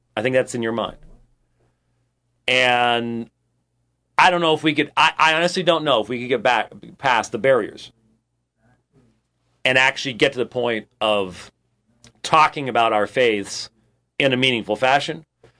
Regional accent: Scotland, United Kingdom; I'm Scottish. And we just sort of take pride in that.

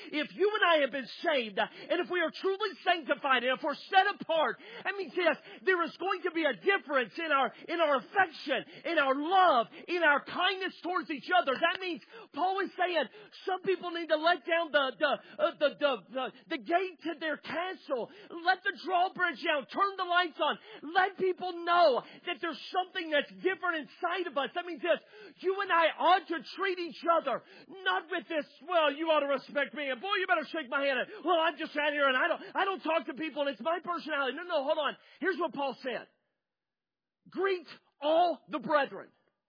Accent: the South, United States; A lot of people at Cross Point, I'm one of them. I grew up in the South. We're huggers.

